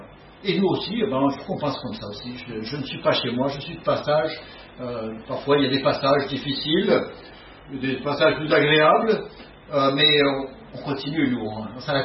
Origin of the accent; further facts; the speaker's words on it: France; Déjà, avec nos attentes, hein, en tant que Français, ça va pas.